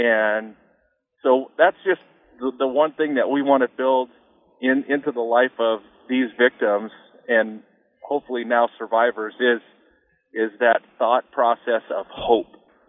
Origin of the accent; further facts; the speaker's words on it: Baker, Montana, United States; And kudos out to my hometown of Baker, Montana.